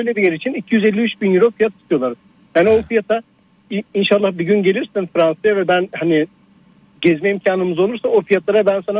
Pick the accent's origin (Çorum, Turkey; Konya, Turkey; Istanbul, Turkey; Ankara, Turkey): Çorum, Turkey; Peki ben kendi şehrimde Çorumluyum ben.